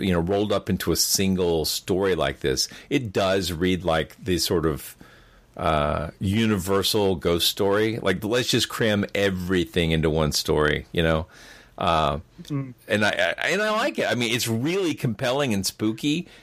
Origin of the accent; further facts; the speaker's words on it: Georgia, United States; If you don't mind me spoiling, because I'm from Georgia